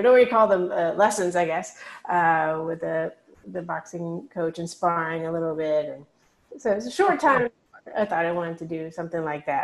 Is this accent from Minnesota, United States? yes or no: no; Texas, United States; Well, growing up in Texas, I ate a lot of Tex-Mex food.